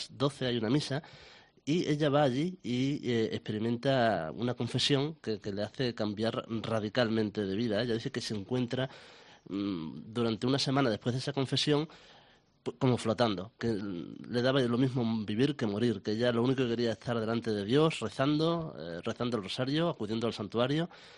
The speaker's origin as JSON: {"language": "Spanish", "town": "La Codosera", "region": "Extremadura", "country": "Spain", "tie": "born or raised there", "said": "en La Codosera, que además es mi pueblo, lo conozco bien."}